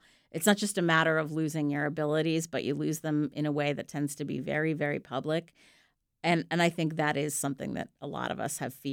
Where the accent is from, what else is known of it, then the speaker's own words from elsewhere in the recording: Pennsylvania, United States; I grew up outside Philadelphia, and I watched the Phillies.